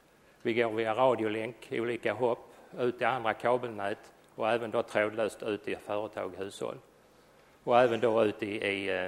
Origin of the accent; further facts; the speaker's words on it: southern Sweden, Sweden; accent: southern Swedish; Hoppas alla förstår mig fast min dialekt kommer söderifrån.